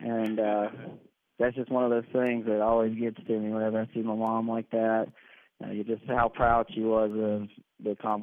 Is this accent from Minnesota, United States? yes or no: no; Alabama, United States; I'm from a small town near Mobile, Alabama.